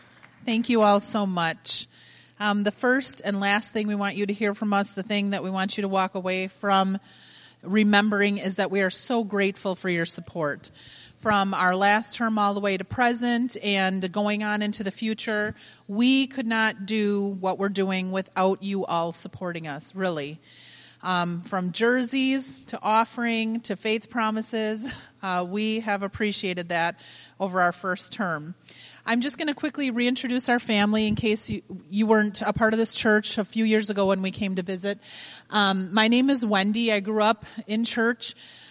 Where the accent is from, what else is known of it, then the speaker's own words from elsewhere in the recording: Wisconsin, United States; I'm from Wisconsin, so.